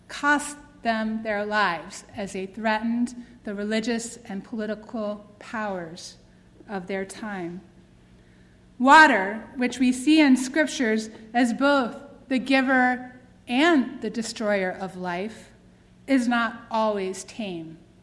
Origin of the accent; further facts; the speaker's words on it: Atlanta, Georgia, United States; I grew up in the South and am an heir to the legacy of racism. Like Martin Luther King, I was born in Atlanta, Georgia